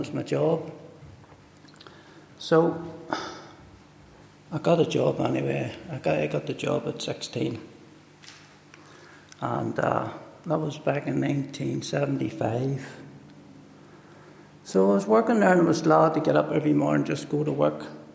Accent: Newry, Northern Ireland, United Kingdom; As you can get from my accent, I'm not really from Lorne. I'm originally from Newry. I was born and bred in Newry. And lived there for 37 years. And brought up in a working class family.

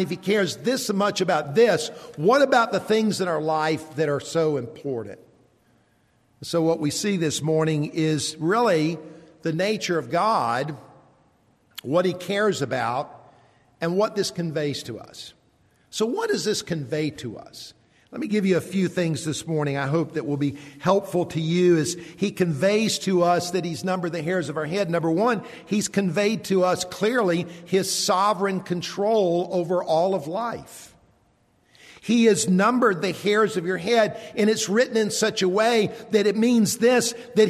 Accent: Columbia, South Carolina, United States; also born or lived in Athens, Georgia; And then when we were 3 years old, we moved from Athens, Georgia. My little sister, Rossi, had been born. And we picked up and we moved to Columbia, South Carolina. And that's where I grew up.

